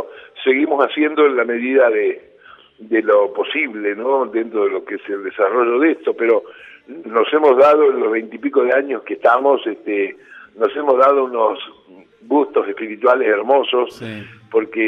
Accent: Rosario, Santa Fe, Argentina; acompañaba a mis padres que eran músicos y hacían eso por los pueblitos de Santa Fe, ya que somos de Rosario nosotros.

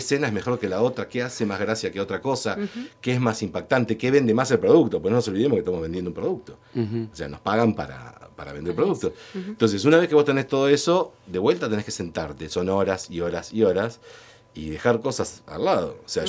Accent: La Pampa, Argentina; now in Buenos Aires, Argentina; yo soy un fanático de La Pampa, por más que no vivo acá, y se me va a notar en todos mis comentarios, pero yo tengo un chat con los chicos del colegio que compartí acá

